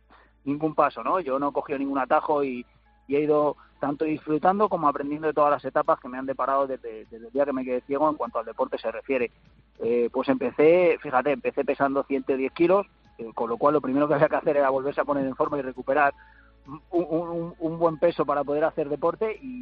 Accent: Buitrago del Lozoya, Community of Madrid, Spain; conseguí ver una prueba de triatlón que se celebró en Buitrago en Lozoya, en mi pueblo.

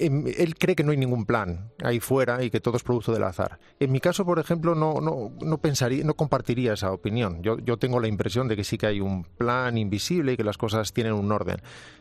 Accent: Salamanca, Castile and León, Spain; si me preguntaran, por tanto, qué soy, diría gallego, y si me preguntaran de dónde, diría de Salamanca, porque ahí es donde he vivido los 30 primeros años de mi vida

